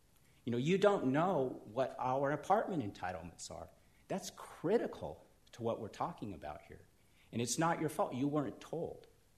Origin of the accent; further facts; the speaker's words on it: Torrance, California, United States; I came from a place where the revenues were way higher than in Oral Valley. I come from Torrance, California.